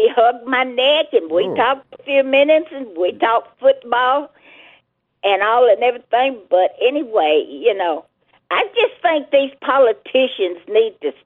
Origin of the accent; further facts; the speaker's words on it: Alabama, United States; also born or lived in Mobile; Right here in Alabama. I was born down around Mobile.